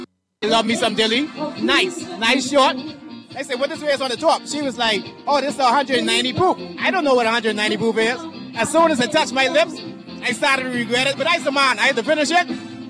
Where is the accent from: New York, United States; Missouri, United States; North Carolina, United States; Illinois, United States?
New York, United States; Long Island; I know I'm from Long Island, and people was like, come try this Long Island moonshine